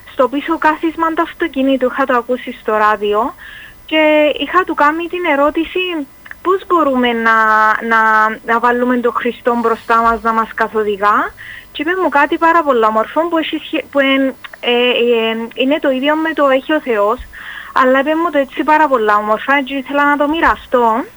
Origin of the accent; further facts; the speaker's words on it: Nicosia, Nicosia District, Cyprus; από Λευκοσία.